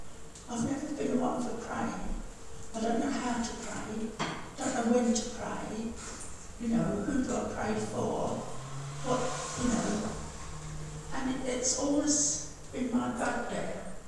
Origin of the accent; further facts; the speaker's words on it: London, United Kingdom; I came from King's Cross, and the first church I ever went to was in 1949